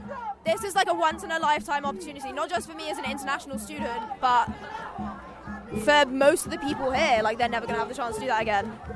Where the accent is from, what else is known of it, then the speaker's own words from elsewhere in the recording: London, United Kingdom; I'm from London. I'm here for the year